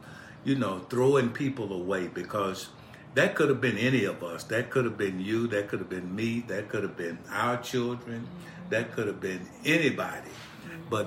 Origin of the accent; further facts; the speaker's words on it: Birmingham, Alabama, United States; for those of you who are familiar with my hometown, Birmingham, Alabama